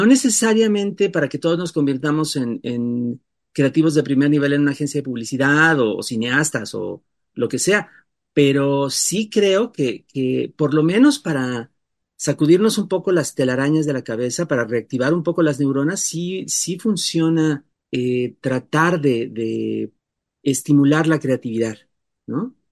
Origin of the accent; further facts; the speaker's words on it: Toluca, State of Mexico, Mexico; Yo entonces vivía en Toluca, mi ciudad natal